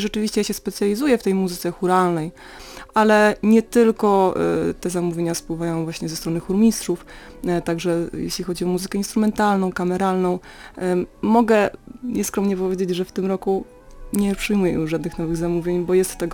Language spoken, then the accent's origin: Polish; Pomeranian Voivodeship, Poland; ja osobiście nie znam języka kaszubskiego. Co prawda rzeczywiście tutaj się urodziłam, wychowałam, ale moi rodzice nie są rodowitymi Kaszubami.